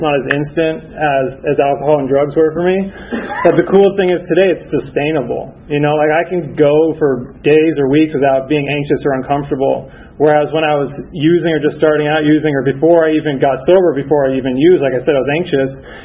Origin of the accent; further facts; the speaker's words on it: Northern United States, United States; I grew up in the North, so I'm a Yankee, but now I'm a damn Yankee because I met a girl and I'm staying down here, so you guys can't get rid of me.